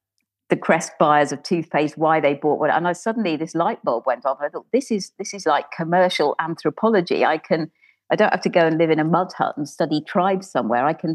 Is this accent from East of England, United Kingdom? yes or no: yes; East of England, United Kingdom; Well, I grew up in rural Norfolk, which is, I don't know how much your listeners would know about this, the sort of bit that sticks out on the east coast of Great Britain.